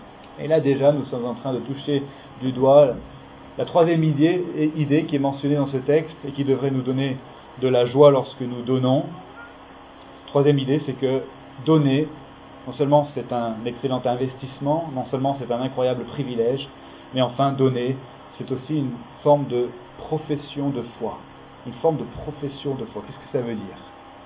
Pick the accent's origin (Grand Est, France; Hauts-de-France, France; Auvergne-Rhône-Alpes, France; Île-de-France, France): Auvergne-Rhône-Alpes, France; Vénissieux; born there; C'est pas moi qui ai choisi de naître ici, moi je suis né à Vénissieux, là, voilà, il y a 36 ans.